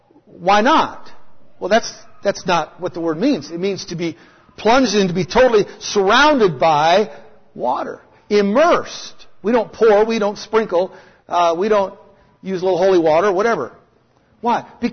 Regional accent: Eureka, California, United States; born there; I was born in Eureka, California.

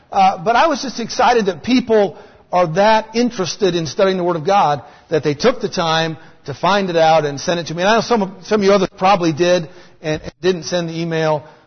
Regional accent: Idaho, United States; I was raised in Idaho. The town I lived in was 60% Mormons.

